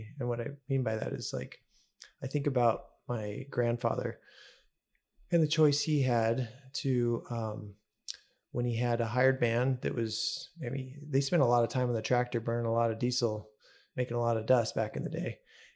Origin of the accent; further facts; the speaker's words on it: Edwall, Washington, United States; And I just look at my hometown of Edwall.